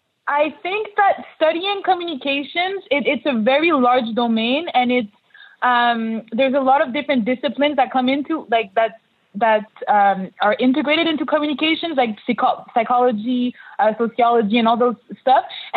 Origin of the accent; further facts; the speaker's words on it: Montreal, Quebec, Canada; I'm 25 years old. I'm from Montreal, which is the best city in Canada.